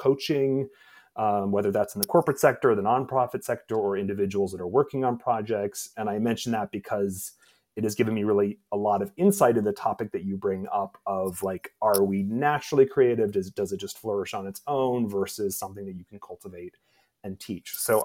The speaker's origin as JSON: {"language": "English", "region": "Indiana", "country": "United States", "tie": "born or raised there", "said": "I grew up in Indiana in the middle of cornfields, a very rural environment."}